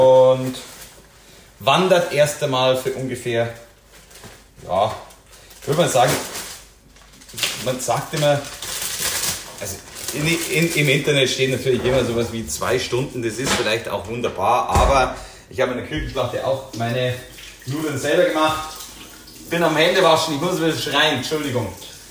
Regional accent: Huglfing, Bavaria, Germany; in Hugelfing, wo ich herkomme, ihre eigenen Suppennudeln gemacht hat

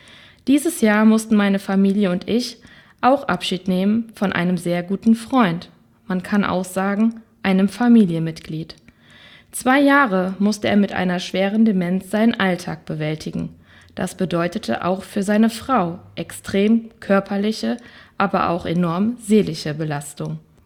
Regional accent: Bladersbach, North Rhine-Westphalia, Germany; Ich komme aus Bladersbach

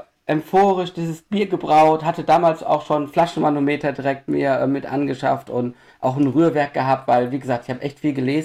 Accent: Düsseldorf, North Rhine-Westphalia, Germany; Ich bin 46 Jahre alt, ich komme aus Düsseldorf.

